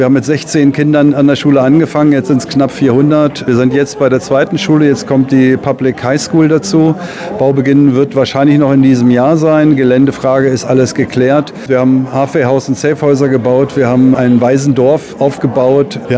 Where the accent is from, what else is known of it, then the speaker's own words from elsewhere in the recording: Lower Saxony, Germany; Weil wir kommen hier alle aus der Region, alle, die im Verein aktiv sind, sind von Celle bis Braunschweig, von Wolfenbüttel bis Wolfsburg und alles, was dazwischen ist, das sind die Aktiven.